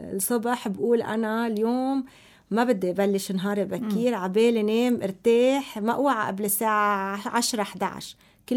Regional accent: Lebanon; أنا لبنانية

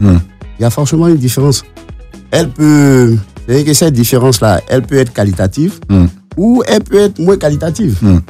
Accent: Côte d’Ivoire; Alors, moi, en tant qu'Ivoirien, je ne préfère pas qu'on subventionne les paysans russes ou ukrainiens.

